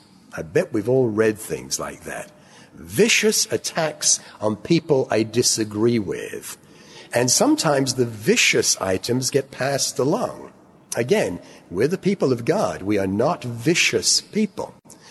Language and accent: English; England, United Kingdom; born there; Now, I was born in England, in a National Health Service hospital. And I was actually born in a year when the National Health Service came into existence